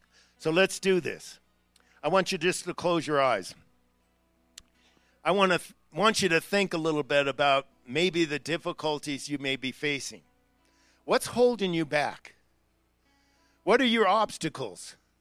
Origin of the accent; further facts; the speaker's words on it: Durango, Colorado, United States; And here in Gunnison, you know, I'm from Durango.